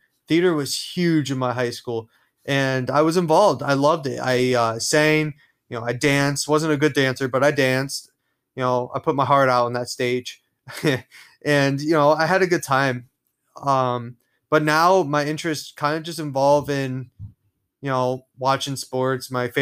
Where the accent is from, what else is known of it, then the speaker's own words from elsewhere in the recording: Pennsylvania, United States; now in South Carolina, United States; And so my background, like I said, I'm from Pennsylvania. No, I'm not Amish. Most people think just because I'm from Pennsylvania, I'm Amish, but I'm not.